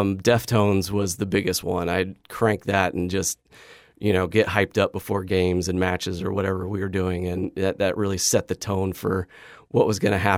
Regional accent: Boise, Idaho, United States; But growing up in Idaho was amazing. We got all the winter sports, snowboarding, skiing, lots of kayaking, canoeing, a lot of outdoor recreation.

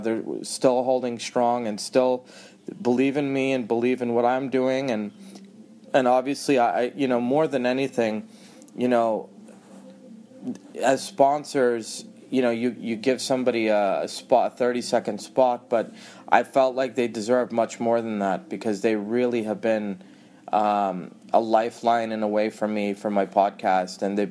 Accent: Massachusetts, United States; You know, I grew up in Massachusetts.

